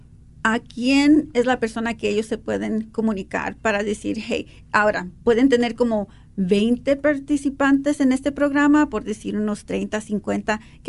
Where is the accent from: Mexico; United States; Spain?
United States; Chicago, Illinois; Chicago es para mi corazón, porque obviamente yo soy de Chicago, ¿verdad?